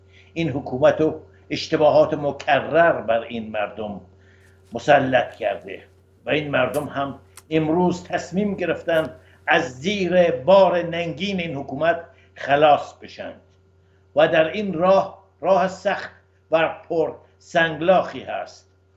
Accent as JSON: {"language": "Persian", "country": "Iran", "said": "من به عنوان یک ایرانی"}